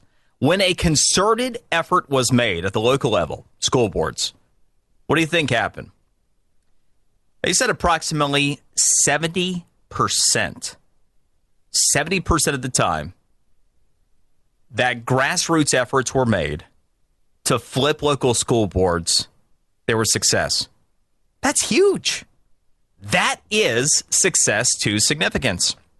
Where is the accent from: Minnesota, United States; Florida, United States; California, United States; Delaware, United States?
Florida, United States; a lot of them happened from my home state of Florida